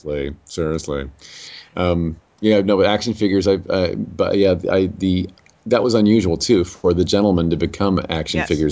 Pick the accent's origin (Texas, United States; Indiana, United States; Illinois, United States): Indiana, United States; I believe that they're filming back in my home state of Indiana. So, you know, any reason to get back home to Indiana, I'm in for.